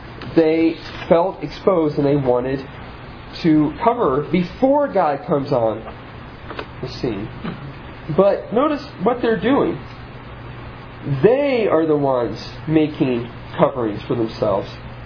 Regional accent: Nebraska, United States; You know that I'm from, well, some of you know I'm from Nebraska, and if you are from Nebraska, you just are born with this innate

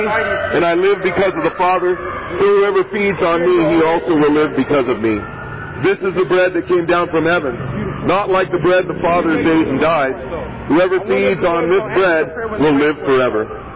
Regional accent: Pennsylvania, United States; born there; now in California, United States; I'm 50. I was born in Pennsylvania. I've been here in California for 40 years.

